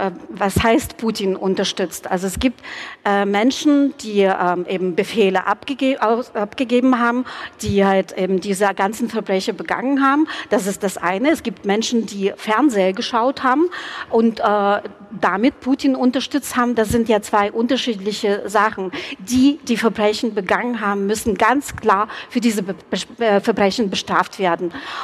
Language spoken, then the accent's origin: German; Kyiv, Ukraine; Ich bin in der Ukraine aufgewachsen. Ich bin zweisprachig aufgewachsen. Meine Mutter ist russischstämmig und es gab niemals Probleme für die Russisch gesprochen, eher andersrum. Ich bin in der Hauptstadt